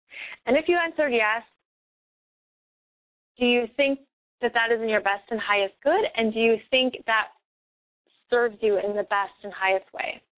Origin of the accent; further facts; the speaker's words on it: United States; also born or lived in Europe; I think it's pretty American, and I'm American